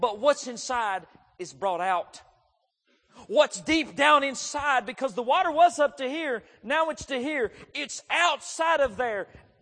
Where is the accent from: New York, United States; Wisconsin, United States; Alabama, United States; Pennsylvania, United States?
Alabama, United States; Sneed; His parents owned a trucking company there where I grew up in Sneed, Alabama.